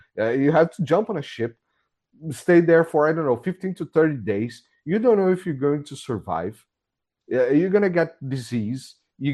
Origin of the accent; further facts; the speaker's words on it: Brazil; English is a second language; moved away; nowadays, yeah, I'm a migrant. I came from Brazil. I got on a plane. 12 hours later, I was on Switzerland, and then some hours later, I was on Italy.